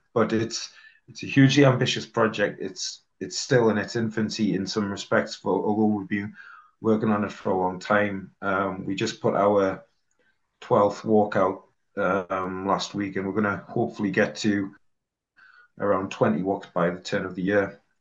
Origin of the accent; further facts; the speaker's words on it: North East England, United Kingdom; also born or lived in Dubai; amongst, I'd imagine, working class raised men of County Durham.